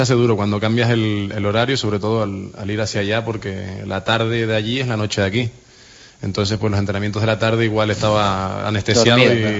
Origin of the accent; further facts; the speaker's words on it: Tenerife, Canary Islands, Spain; Sí, nosotros somos de Tenerife y allí está mi padre, mi hermano